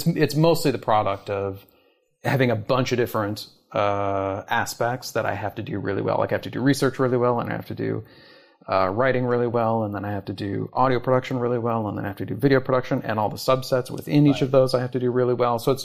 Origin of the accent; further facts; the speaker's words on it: Canada; also born or lived in Toronto; now in New York, United States; I was in Toronto at that time. I'm from Canada originally. And then I met my wife in New York. Pretty quickly moved to New York.